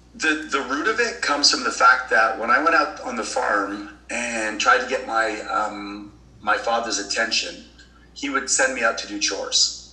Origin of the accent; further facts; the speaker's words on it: Canada; I'm Canadian, so I'll give you a Canadian hockey metaphor.